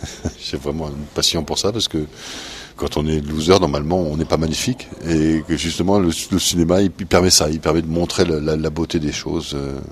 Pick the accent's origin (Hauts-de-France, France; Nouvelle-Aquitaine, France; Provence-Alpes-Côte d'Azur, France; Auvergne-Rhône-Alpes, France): Hauts-de-France, France; Sallaumines; Moi, j'ai grandi à Salomine.